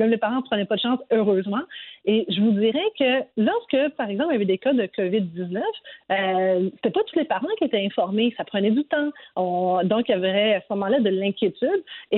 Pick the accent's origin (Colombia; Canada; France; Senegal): Canada; Quebec; mais même chez nous au Québec, le port du masque est rendu obligatoire